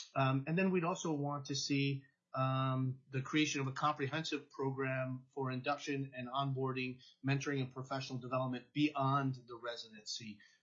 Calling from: Eagle River, Alaska, United States; I currently serve as president of NEA Alaska, and I'm testifying from Eagle River.

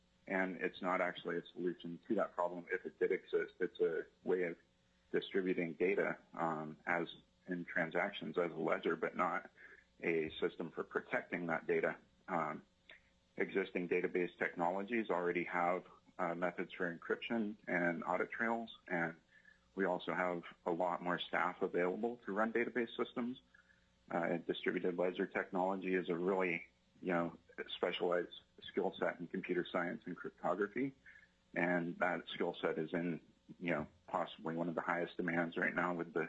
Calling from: Anchorage, Alaska, United States; I'm calling in from Anchorage today to oppose SB 39.

